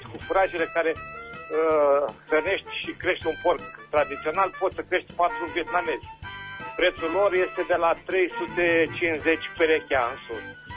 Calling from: Berzovia, Caraș-Severin, Romania; din Berzovia

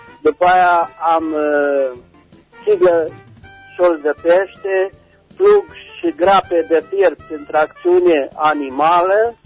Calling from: Bocșa, Caraș-Severin, Romania; sunt din Bocșa Română.

